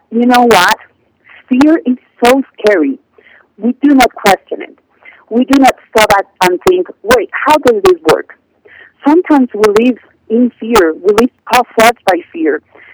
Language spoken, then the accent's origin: English; Cali, Valle del Cauca, Colombia; I am from Cali, Colombia, and I grew up in there, and it was a city that was very heavily, beaten by the drug cartel wars.